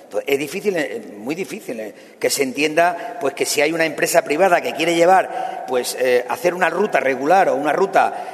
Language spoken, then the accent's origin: Spanish; Cedillo, Extremadura, Spain; Yo, que soy de Cedillo y me ha pasado alguna vez